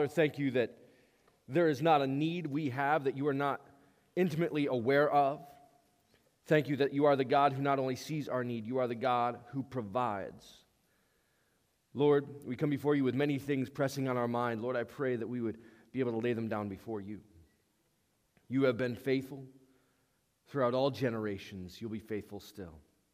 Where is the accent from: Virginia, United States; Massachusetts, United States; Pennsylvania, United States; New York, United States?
New York, United States; And right around my hometown, not only in Cooperstown is there the Baseball Hall of Fame, in Oneonta, New York, not many people know this, there's the Soccer Hall of Fame.